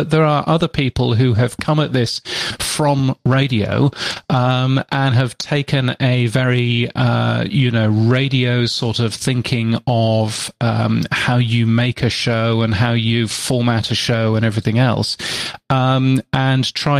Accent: United Kingdom; now in Australia; I come at this as a Brit that now lives in Australia.

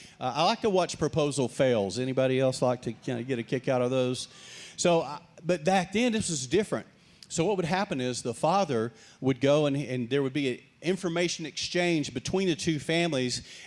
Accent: Texas, United States; I grew up in Texas. I'm a Texas born and bred, West Texas. Yes, we had horses growing up.

